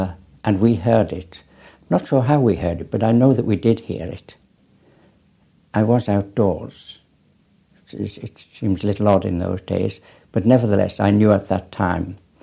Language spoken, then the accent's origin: English; Liverpool, North West England, United Kingdom; I was born in Liverpool.